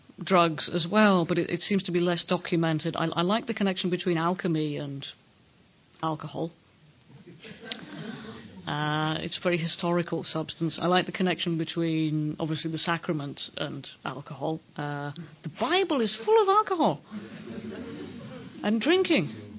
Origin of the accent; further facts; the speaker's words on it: Scotland, United Kingdom; because I'm Scottish, culturally we have a tiny, tiny bit of alcohol in our culture